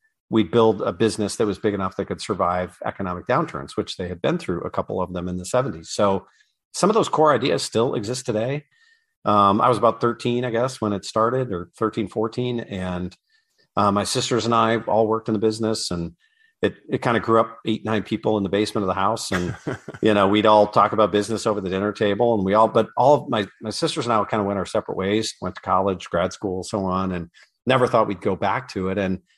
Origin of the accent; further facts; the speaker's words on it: Michigan, United States; this business literally started in the basement of the house I grew up in Northern Michigan